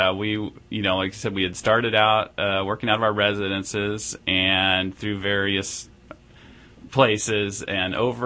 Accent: California, United States; also born or lived in Redding; I was born in Southern California and lived in a couple different places in Central and Southern California, and my mom decided she wanted to come back home and got a job offer in about 75.

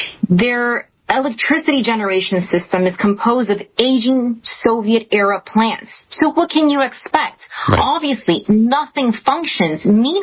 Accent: Florida, United States; I was, born here, born and raised in South Florida. So I'm, first of all, an American.

